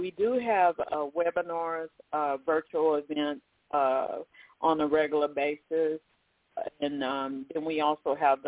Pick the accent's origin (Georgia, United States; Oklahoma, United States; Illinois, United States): Oklahoma, United States; also born or lived in Irving, Texas; because I lived in Texas as well. I started out in Irving, Texas, but I grew up in Oklahoma.